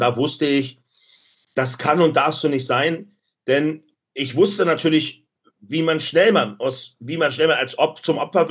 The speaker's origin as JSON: {"language": "German", "region": "Berlin", "country": "Germany", "said": "und ich komme aus Berlin-Neukölln"}